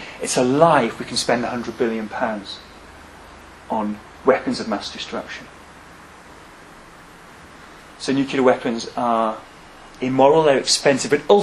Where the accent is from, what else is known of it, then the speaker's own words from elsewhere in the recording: Scunthorpe, Yorkshire and the Humber, United Kingdom; I'm from Scunthorpe, so you tend to think there.